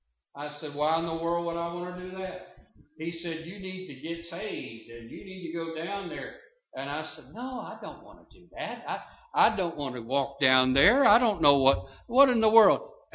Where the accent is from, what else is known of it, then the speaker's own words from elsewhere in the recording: Lexington, Kentucky, United States; I grew up in Lexington, Kentucky, and we lived in the suburbs on the north end of town